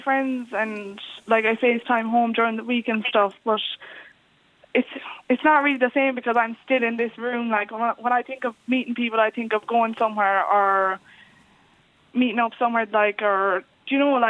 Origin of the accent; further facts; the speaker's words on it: Limerick, Munster, Ireland; I'm from Limerick